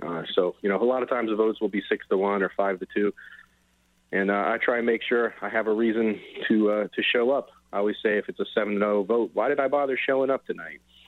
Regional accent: Maryland, United States; born there; You know, I was born here in Frederick County, so I've seen Frederick County at its core is a conservative county

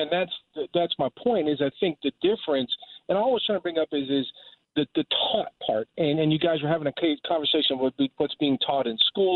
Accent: Miami, Florida, United States; and then I grew up in Miami. We went downtown to go shopping for shoes.

